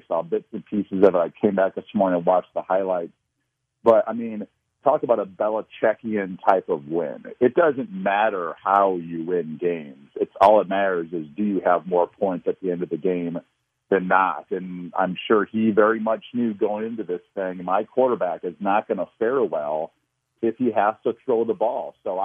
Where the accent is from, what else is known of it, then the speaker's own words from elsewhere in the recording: Iowa, United States; I actually probably watch more college football than pro football growing up in Eastern Iowa.